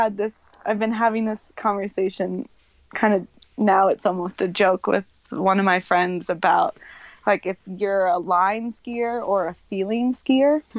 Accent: Jackson, Wyoming, United States; And maybe that's a result also of growing up in Jackson, just surrounded by these awesome mountains

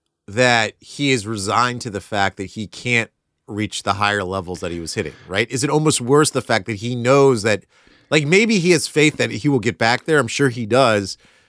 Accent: Chesapeake Bay, United States; I grew up near the Chesapeake Bay

